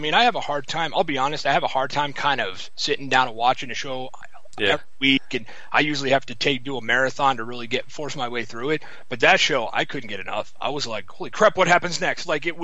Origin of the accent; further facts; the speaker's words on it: Detroit, Michigan, United States; Oh yeah, well, growing up in Detroit, we knew we were going to be public enemy number one because we were building all the tanks.